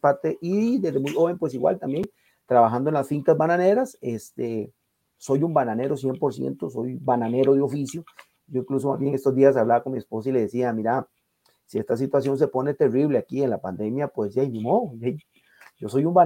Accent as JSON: {"language": "Spanish", "town": "Sixaola", "region": "Limón", "country": "Costa Rica", "tie": "born or raised there", "said": "Cuando yo veo la situación de mi pueblo de Sixaola, que Sixaola, yo desde niño no recuerdo que Sixaola, como toda la provincia, pues tenga un desarrollo."}